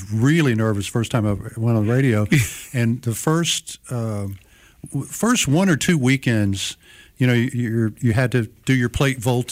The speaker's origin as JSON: {"language": "English", "town": "Tunica", "region": "Mississippi", "country": "United States", "tie": "born or raised there", "said": "It's 30 from my hometown, Tunica, Mississippi. It was 30 minutes to Memphis."}